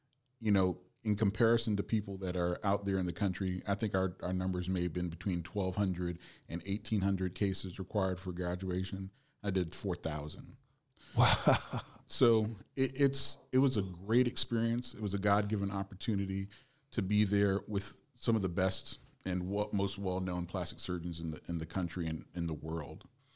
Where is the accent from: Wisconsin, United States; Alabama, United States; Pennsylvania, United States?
Alabama, United States; Huntsville; moved away as an adult; now in Atlanta, United States; I came from Huntsville, Alabama, and moved down here to Atlanta for college.